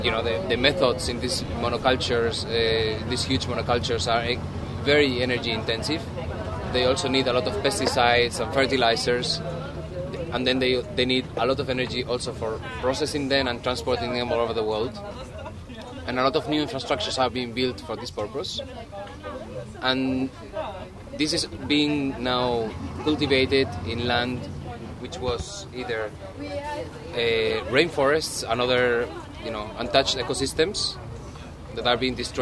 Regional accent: Spain; from Spain.

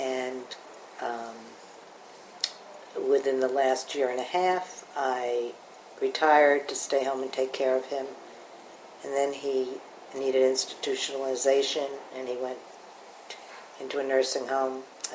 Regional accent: Long Island, New York, United States; I am a middle-aged Jewish woman. I grew up in Long Island, New York. I was somewhat religious growing up.

